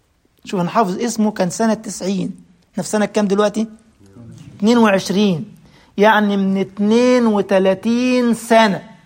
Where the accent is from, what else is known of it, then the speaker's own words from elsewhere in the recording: Egypt; لما رحت الجيش سنة 90 خدمة العسكرية عندنا في مصر إجباري، لازم تاخد لك سنة مؤهلات العليا.